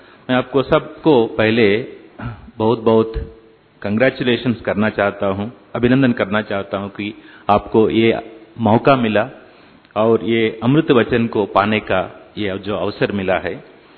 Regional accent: South India, India; मैं तो दक्षिण से हूँ

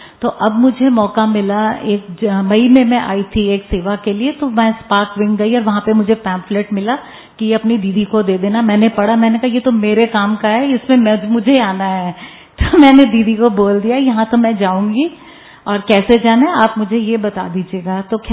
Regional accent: Delhi, India; मैं दिल्ली से हूँ, द्वारका सेक्टर 7 से

